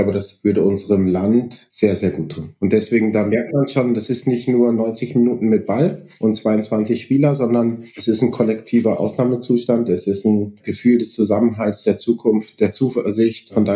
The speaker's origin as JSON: {"language": "German", "town": "Haltern am See", "region": "North Rhine-Westphalia", "country": "Germany", "tie": "born or raised there", "said": "komme gebürtig aus NRW, aus Haltern am See"}